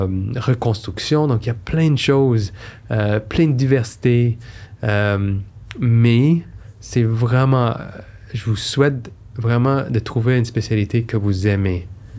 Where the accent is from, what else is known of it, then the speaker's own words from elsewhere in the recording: Montreal, Quebec, Canada; born there; Je voulais toujours revenir. Je suis né à Montréal. Je voulais revenir.